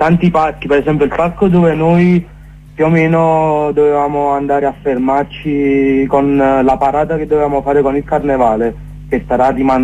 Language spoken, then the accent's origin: Italian; Cercola, Campania, Italy; siamo tre che siamo di Cercola, che Cercola è confinante proprio con Ponticelli, è un componente di Ponticelli.